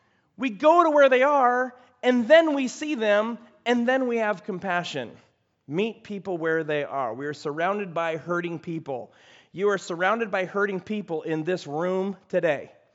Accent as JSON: {"language": "English", "country": "United States", "said": "I'm an American. Okay, great. What are you doing? Grew up in the church."}